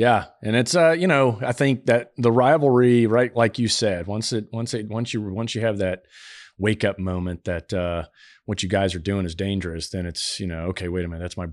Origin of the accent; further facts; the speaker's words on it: Saudi Arabia; And I grew up in Saudi Arabia and I grew up in a culture that I didn't like.